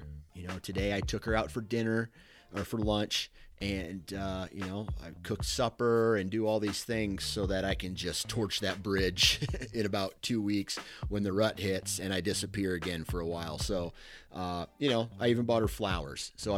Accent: Iowa, United States; where I grew up one way in Iowa

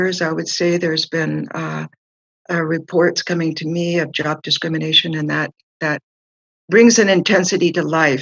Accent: California, United States; now in Dallas, United States; I'm from Southern California, where it's mostly Western.

